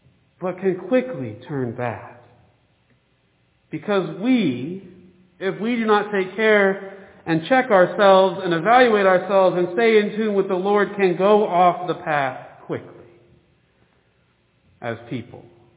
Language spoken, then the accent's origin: English; Midwest, United States; I'm a Midwesterner, so I think I'm supposed to love sourdough.